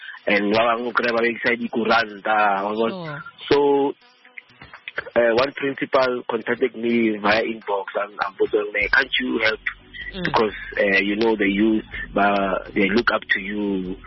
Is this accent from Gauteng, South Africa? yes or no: yes; Pretoria, Gauteng, South Africa; So I was born and bred in Mamelodi.